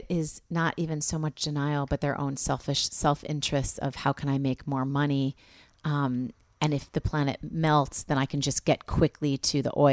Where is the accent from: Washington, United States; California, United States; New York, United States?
New York, United States; New York City; I'm a New Yorker. I'm from here.